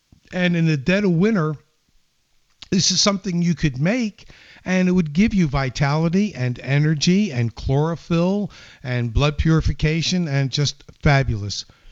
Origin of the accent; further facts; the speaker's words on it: Texas, United States; well, growing up in Texas, you know, from the latter part of my life